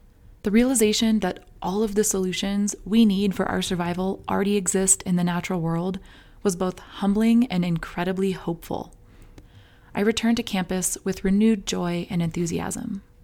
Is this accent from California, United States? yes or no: yes; California, United States; I grew up in the Bay Area and also lived in the desert of Southern California for a few formative years.